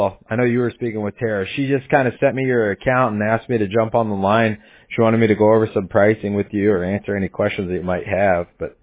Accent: Huntington Beach, California, United States; also born or lived in Santa Ana; I'm from Huntington Beach, born in Santa Ana because I didn't have a hospital to be born at, but I was raised in Huntington Beach.

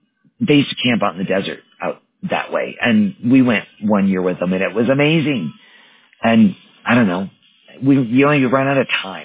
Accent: Wisconsin, United States; I'm a mountain girl. I was born and raised in Wisconsin, but I knew I was not staying there.

